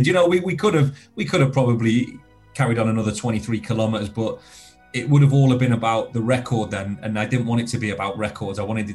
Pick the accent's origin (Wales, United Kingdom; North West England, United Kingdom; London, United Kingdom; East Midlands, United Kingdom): North West England, United Kingdom; Blackpool; for me, I grew up in Blackpool, in Lancashire